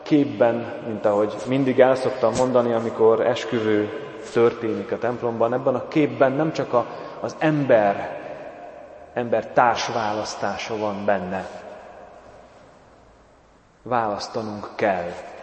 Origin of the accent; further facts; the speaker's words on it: Hungary; Én Tiszaparton születtem, ott nevelkedtem sokáig, amikor elindul a tavasz, és érezzük a szél illatán, hogy ez a tavasz, akkor árad a Tisza.